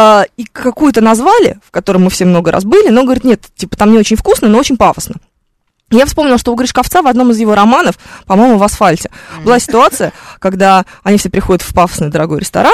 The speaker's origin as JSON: {"language": "Russian", "region": "Minsk", "country": "Belarus", "said": "Я больше не могу видеть картошку, я же из Минска."}